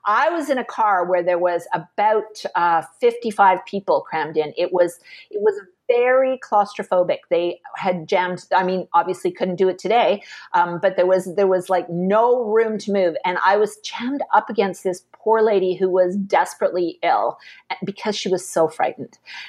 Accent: Vancouver, British Columbia, Canada; I'm from Vancouver and Greenpeace started in Vancouver.

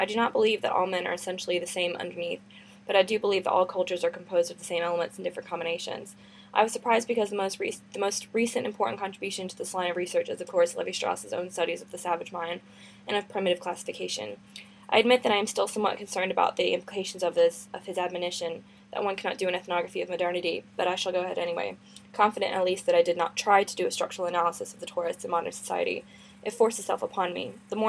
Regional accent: North Carolina, United States; Where you're from? I'm from North Carolina.

